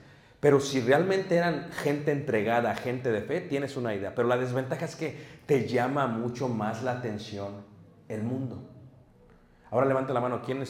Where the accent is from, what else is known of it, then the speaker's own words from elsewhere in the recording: Mexico City, Mexico; Yo me crié en Ciudad de México en un ambiente muy pesado.